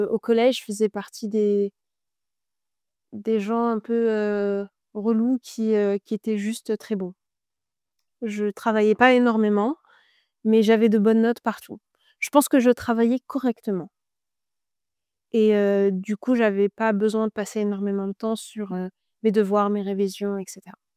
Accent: Île-de-France, France; also born or lived in Morocco; now in Dublin, Ireland; j'ai 28 ans. J'ai grandi dans la région parisienne. Je suis née au Maroc. Actuellement, je vis à Dublin, en Irlande

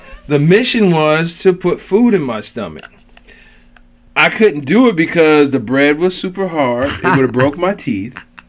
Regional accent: Cleveland, Ohio, United States; This is where I grew up. I'm from Cleveland.

